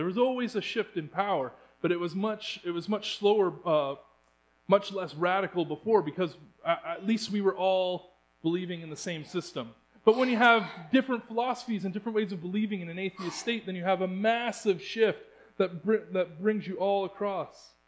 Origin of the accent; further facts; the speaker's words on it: Canada; These are things that that as Canadians we are held to, and it's a code that we live by.